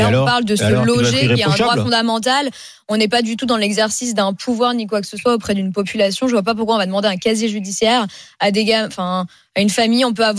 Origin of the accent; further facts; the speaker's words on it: Sarcelles, Île-de-France, France; Bah, moi, je sais, j'ai grandi à Sarcelles.